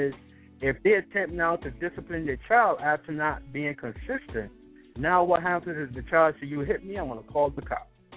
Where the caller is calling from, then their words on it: Florida, United States; I'm actually calling from Florida, and he's in the schools here